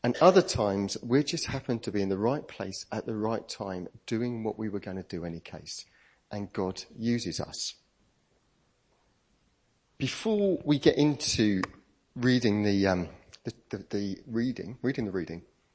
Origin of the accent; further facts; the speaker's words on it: Croydon, London, United Kingdom; now in Fleet, United Kingdom; So when people say … It's from Croydon, the home of Crystal Palace, but I'm currently living in Fleet.